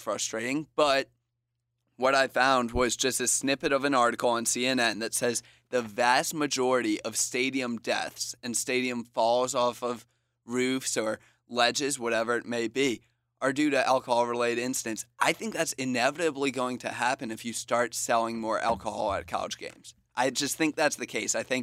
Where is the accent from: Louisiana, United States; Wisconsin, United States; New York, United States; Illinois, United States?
Louisiana, United States; New Orleans; Maybe it's because I'm from New Orleans and I'm accustomed to this